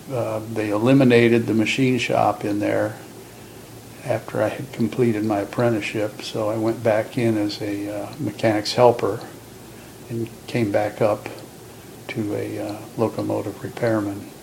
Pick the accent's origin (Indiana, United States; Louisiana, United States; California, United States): Indiana, United States; Hobart; also born or lived in Gary; Well, I was born in Gary, Indiana, in 1937, September the 5th. And we moved from there to a little town out of Gary, Hobart, Indiana, and that's where I was raised.